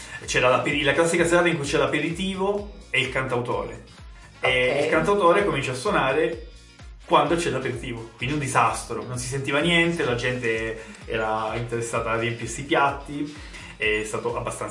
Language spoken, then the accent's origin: Italian; Calabria, Italy; avevo il portoghese quasi a gratis, visto che lo spagnolo già l'avevo. Poi, essendo da calabrese, sono ulteriormente facilitato, visto che fra calabrese e portoghese ci sono un sacco di similitudini.